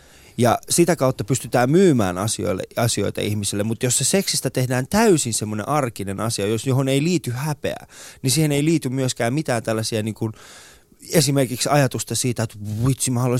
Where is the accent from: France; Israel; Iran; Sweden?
Iran; meillä Iranissa on siis tällainen sanonta